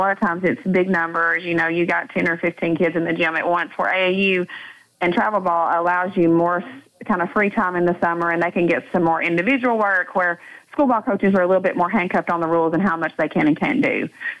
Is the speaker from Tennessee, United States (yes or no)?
yes; Bershaw Springs, Tennessee, United States; now in Hillsboro, United States; I grew up in Bershaw Springs, Tennessee, which is from Grundy County.